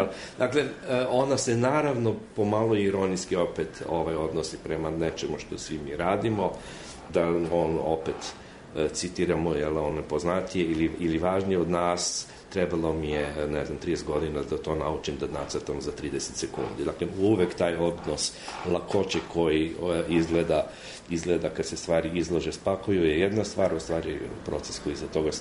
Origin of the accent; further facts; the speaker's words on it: Slovenia; now in Belgrade, Serbia; Ja sam po Slovenac po rođenju, bazično obrazovanje je također tamo, ali realno profesionalna karijera je beogradska, tako da ja sam u stvari, kad god me pitaju, odakle si iz Beograda.